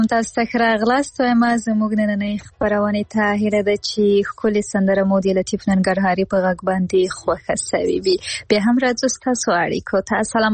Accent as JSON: {"language": "Pashto", "country": "Afghanistan", "said": "زه د افغانستان یم"}